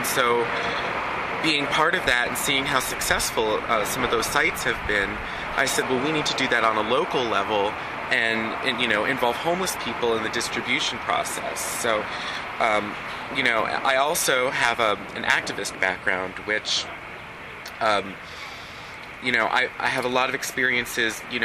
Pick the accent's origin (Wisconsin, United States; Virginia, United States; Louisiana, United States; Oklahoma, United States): Louisiana, United States; New Orleans; Well, my background, actually, you may know this, but I'm from New Orleans.